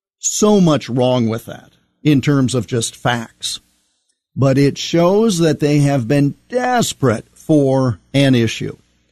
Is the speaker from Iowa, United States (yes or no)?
yes; Iowa, United States; I was listening to a U.S. Senate candidate debate in my home state of Iowa, three Democrats running.